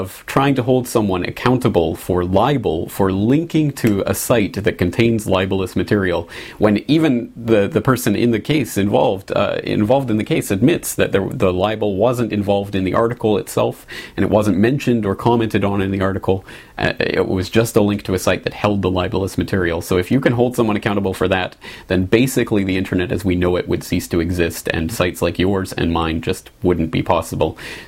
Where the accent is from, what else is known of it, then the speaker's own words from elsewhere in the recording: Canada; myself being a Canadian